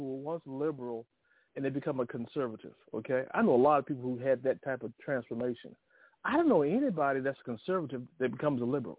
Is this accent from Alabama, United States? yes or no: yes; Alabama, United States; I grew up in Alabama.